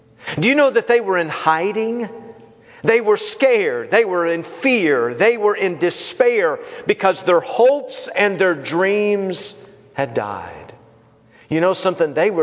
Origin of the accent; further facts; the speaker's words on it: Knoxville, Tennessee, United States; I remember the day when I was 17 years of age, growing up in Knoxville, Tennessee